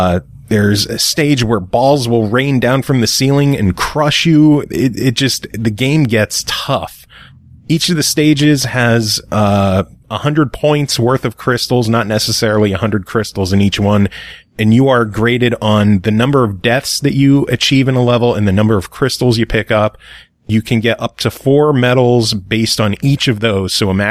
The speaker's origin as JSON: {"language": "English", "country": "United States", "said": "Well, I'm American, so fuck you. How about that? My American is showing."}